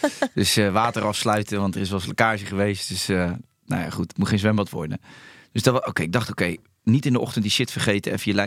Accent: Rotterdam, South Holland, Netherlands; Nazi, maar ik kom uit Charloes. En daar zeggen ze dat.

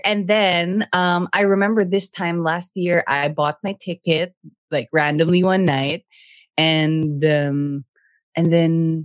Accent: United States; accent: American English; now in United Kingdom; And no, I don't have a British accent yet. I'm still in my American English accent

